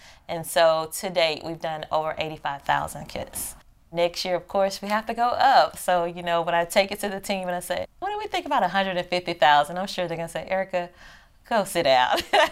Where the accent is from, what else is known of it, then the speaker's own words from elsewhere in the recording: Atlanta, Georgia, United States; You First was birthed in Atlanta, Georgia. That's my hometown, born and raised.